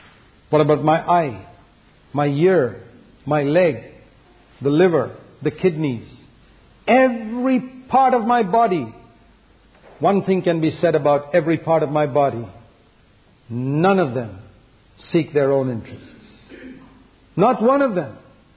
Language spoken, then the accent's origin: English; India; They're Americans, I'm Indian. So I said, I'm Indian.